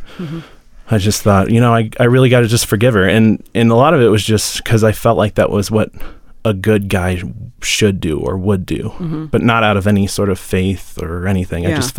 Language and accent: English; St. Louis, Missouri, United States; I'm from St. Louis, Missouri.